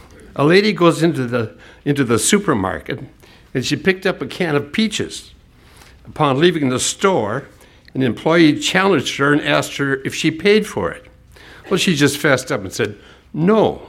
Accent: Minnesota, United States; I came from Minnesota and I hate it.

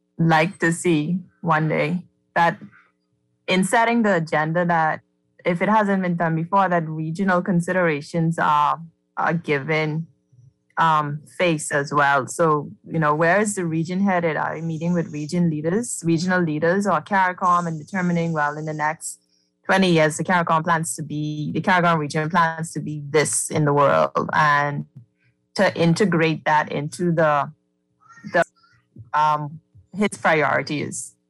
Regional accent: Bahamas; also born or lived in Barbados; when my husband and I lived in Barbados. And, you know, when he found out I was from the Bahamas

